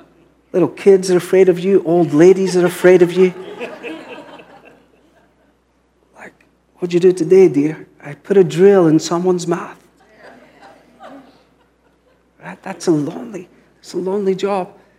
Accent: Glasgow, Scotland, United Kingdom; So I grew up in Glasgow, which is a big city. I hadn't really seen sheep in the city.

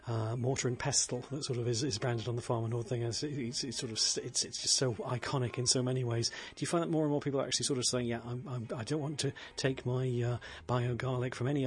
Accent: Middlesbrough, North East England, United Kingdom; with Lisa in Middlesbrough, which is a wonderful place. Obviously, it's my hometown.

